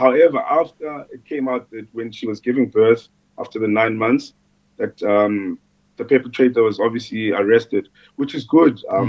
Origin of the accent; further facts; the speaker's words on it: Eastern Cape, South Africa; I'm originally from Transkei, which is far down in the Eastern Cape